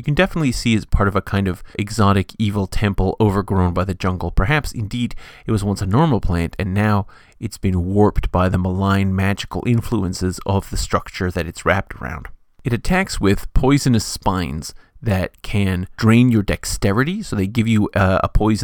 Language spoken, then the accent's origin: English; California, United States; but where I grew up in California, they were not common